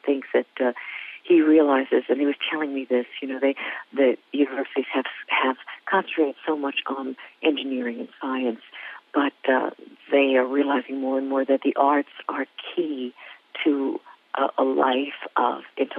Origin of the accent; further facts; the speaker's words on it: New York, United States; proud as a New Yorker because I'm born and raised in New York. I had all my musical education in New York.